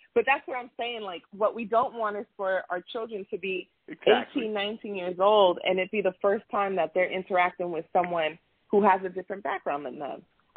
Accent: New York, United States; born there; also born or lived in Pennsylvania; I was born in New York, and I lived in the tri-state area for a while, but I went to Milton Hershey School for 6 years

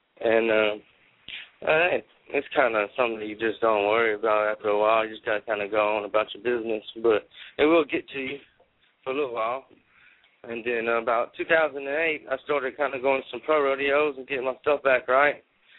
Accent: Johnson Valley, Louisiana, United States; Yeah, I grew up in Johnson Valley, Louisiana, right okay. By the Texas line, the Gulf of Mexico, down there at the bottom of a parish called Cameron Parish.

